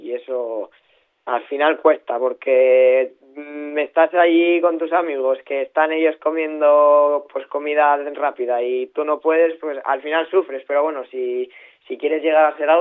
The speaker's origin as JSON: {"language": "Spanish", "country": "Spain", "said": "Sí, estos años ya nos estamos juntando muchos españoles"}